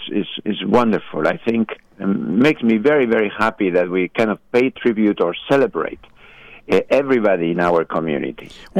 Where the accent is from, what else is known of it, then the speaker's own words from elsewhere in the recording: Spain; so I come originally from Spain